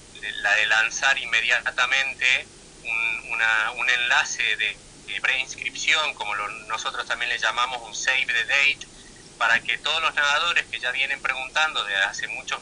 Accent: Argentina; los lugares más lindos que nosotros tenemos como argentinos

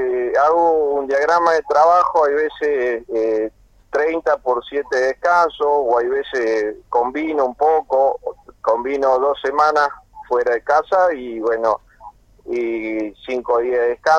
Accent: Tartagal, Salta, Argentina; hoy en día salí de mi pueblo Tartagal, Salta, y estoy hace 4 años en una firma como espiadro

